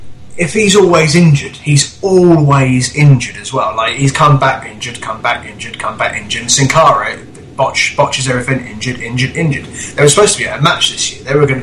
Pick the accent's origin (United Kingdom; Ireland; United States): United Kingdom; England; of us being English, speaking English, is that we don't know much about the Mexican wrestling scene